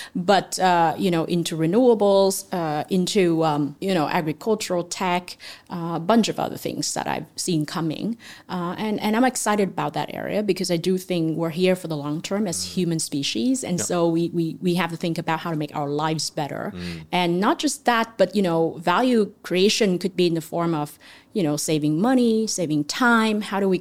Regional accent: Vietnam; moved away as an adult; also born or lived in United States; I was born and raised in Vietnam, worked in Vietnam for a bit, went to the U.S. for my MBA and stayed on, and, you know, now coming back.

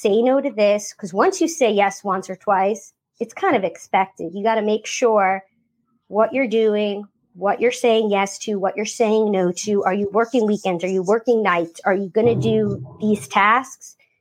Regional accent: New York, United States; also born or lived in New Jersey; I'm from the New York, New Jersey area. You know, I got a mouth on me.

